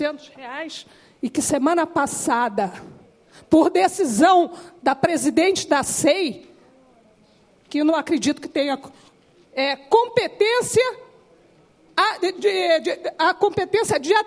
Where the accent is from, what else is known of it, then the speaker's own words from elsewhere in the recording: Rondônia, Brazil; Eu, graças a Deus, ainda tenho saúde, porque sou de Rondônia